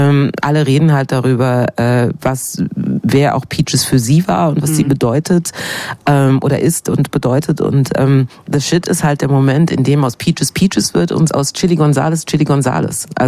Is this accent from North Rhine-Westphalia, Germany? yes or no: yes; North Rhine-Westphalia, Germany; weil ich komme ja auch gar nicht aus Berlin. Ich bin ja aus dem Ruhrpott.